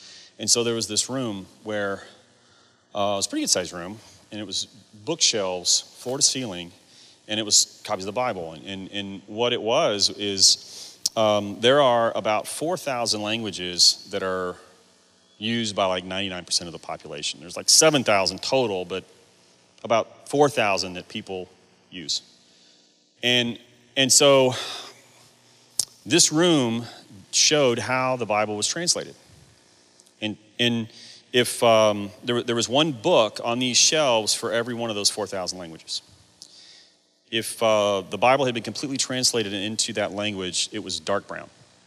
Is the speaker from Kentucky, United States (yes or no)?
yes; Kentucky, United States; When I was a kid growing up in Kentucky, I'm from a town of about 500 people. We have a traffic light.